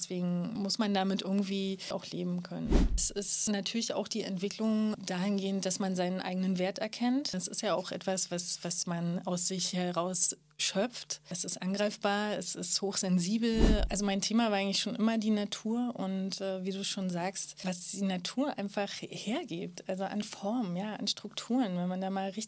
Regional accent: Berlin, Germany; also born or lived in Graz; Also ich bin in Berlin-Köpenick groß geworden, genauer gesagt in Hessen-Winkel am Demritzsee. Meine Kindheit war sehr schön grün auf jeden Fall. Und ja, ich bin dort zur Schule gegangen und habe mein Abi gemacht in Köpenick.

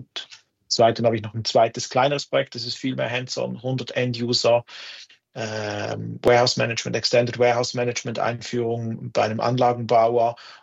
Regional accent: Zurich, Switzerland; wie man wahrscheinlich hört, ich bin aus der Schweiz, bin in Zürich zu Hause

